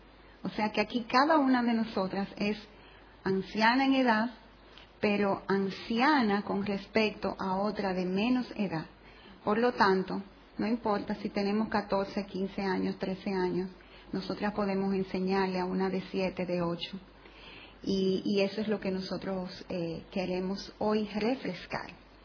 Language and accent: Spanish; Dominican Republic; Yo soy de República Dominicana, ustedes son de Barcelona